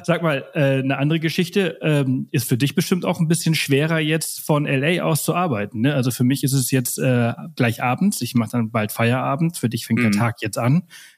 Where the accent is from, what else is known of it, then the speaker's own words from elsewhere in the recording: Balearic Islands, Spain; sind zurück in meine alte Heimat gezogen auf Mallorca.